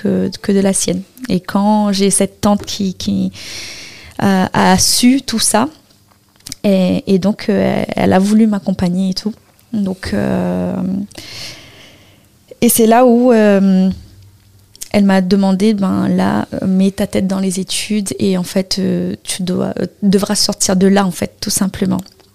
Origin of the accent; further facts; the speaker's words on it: Réunion; now in France; J'ai quitté La Réunion et je suis allée en métropole pour me reconstruire, pour avoir, on va dire, une nouvelle vie.